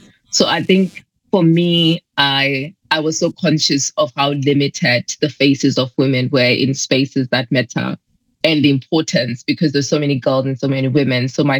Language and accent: English; Zimbabwe; trying to find the meaning of my name, because I grew up in Zimbabwe.